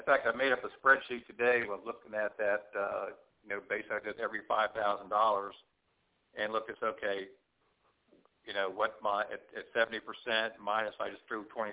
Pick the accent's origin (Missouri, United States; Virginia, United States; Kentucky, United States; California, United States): Virginia, United States; Virginia Beach; No, I came from Virginia Beach originally.